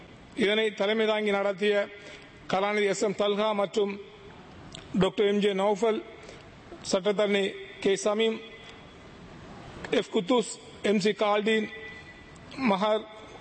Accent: Sri Lanka; நான் இலங்கையன் என்ற வகையிலே இந்த சபையிலே பாராட்ட விரும்புகின்றேன்.

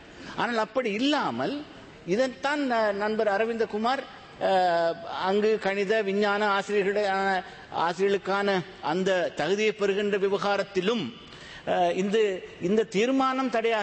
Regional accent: Hapugastalawa, Central Province, Sri Lanka; என்னுடைய சொந்த ஊரான ஹபுகஸ்தலாவை

